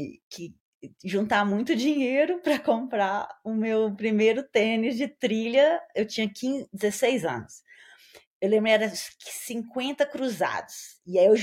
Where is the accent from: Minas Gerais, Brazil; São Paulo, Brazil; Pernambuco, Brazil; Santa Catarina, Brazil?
Minas Gerais, Brazil; Belo Horizonte; Então, eu sou de Belo Horizonte, então vocês sabem, né, que BH é só montanha, né?